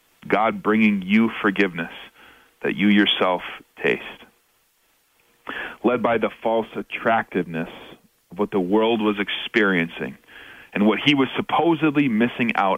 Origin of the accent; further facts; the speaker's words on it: New York, United States; also born or lived in St. Louis / Minneapolis / St. Paul / Michigan; now in Chicago, United States; Since growing up in New York, life and the Lord's leading has led me to be a resident of a number of different geographic areas.